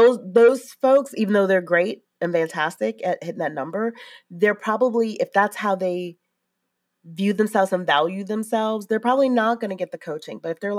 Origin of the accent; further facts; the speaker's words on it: Chicago, Illinois, United States; I'm from Chicago, so I'm a Bulls person.